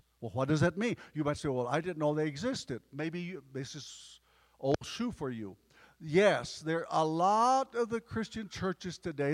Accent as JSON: {"language": "English", "region": "Texas", "country": "United States", "said": "I come from Texas, cow country, only to find the real cowboys up here."}